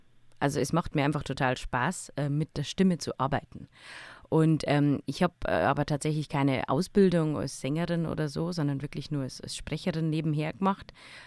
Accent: Bavaria, Germany; ich bin Niederbayer

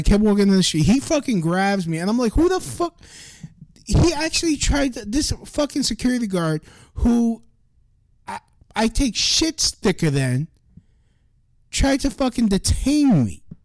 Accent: Brooklyn, New York, United States; and I'm from Brooklyn.

